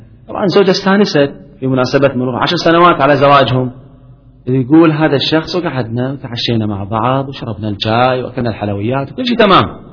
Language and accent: Arabic; Kuwait; وقلنا للناس عندنا في الكويت، يا ناس اللي يحب يعطي هدية حق أمه